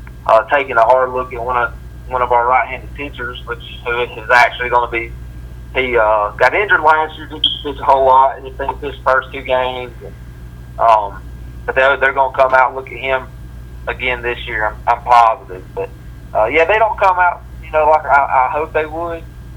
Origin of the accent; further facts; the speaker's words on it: Oxford, Alabama, United States; and I grew up in Oxford, which is only about an hour from Georgia.